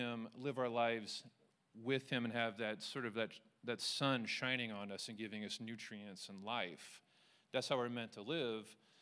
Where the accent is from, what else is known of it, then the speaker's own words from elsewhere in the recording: Springfield, United States; I grew up on the North End, and everyone likes pro wrestling. You know what I mean? It's a working class part of Springfield